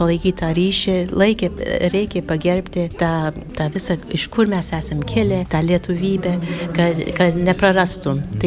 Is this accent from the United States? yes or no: yes; United States; aš tai, kaip augau Amerikoje